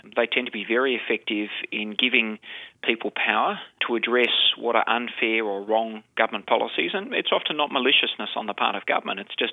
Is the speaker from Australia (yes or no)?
yes; Australia; as an Australian